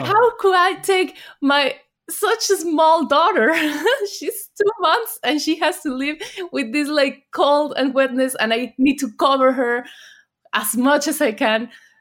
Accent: Mexico; now in Germany; I come from Mexico

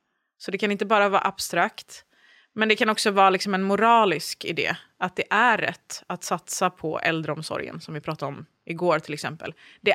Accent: Norrköping, Östergötland, Sweden; Jag växte ju framförallt upp liksom precis i början i Norrköping bodde vi. Och gick på förskolan där.

